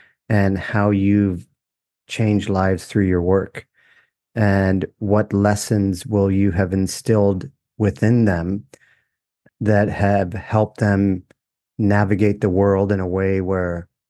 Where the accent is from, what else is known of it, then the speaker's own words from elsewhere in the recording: Toronto, Ontario, Canada; we're from Toronto.